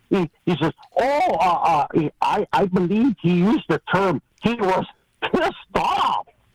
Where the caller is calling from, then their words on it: Milwaukee, Wisconsin, United States; Good morning, Earl. … from Milwaukee.